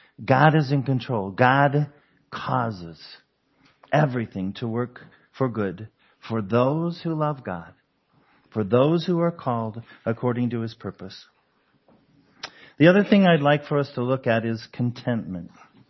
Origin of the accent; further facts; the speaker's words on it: Denver, Colorado, United States; We grew up in Denver.